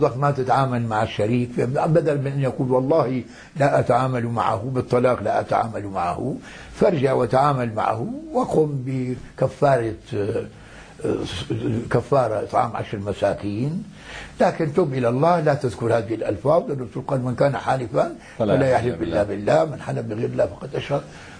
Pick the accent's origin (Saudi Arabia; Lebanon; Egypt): Lebanon; وقتلوا رجلا عندنا في لبنان